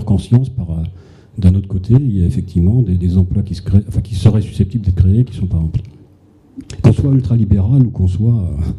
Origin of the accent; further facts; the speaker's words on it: Clermont-Ferrand, Auvergne-Rhône-Alpes, France; je viens de Clermont-Ferrand moi